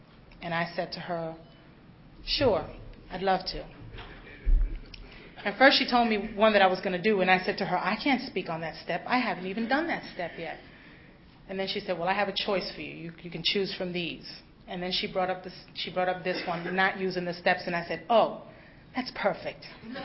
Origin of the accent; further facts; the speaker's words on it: Virginia, United States; I'm from the Northern Virginia area. I was doing the Beltway jails.